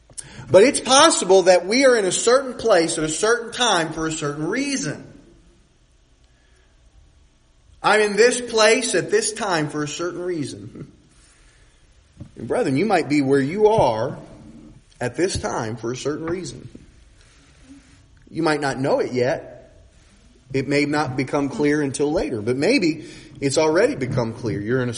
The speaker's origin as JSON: {"language": "English", "region": "Louisiana", "country": "United States", "tie": "born there", "said": "I was born in Louisiana. My uncle lived in North Carolina."}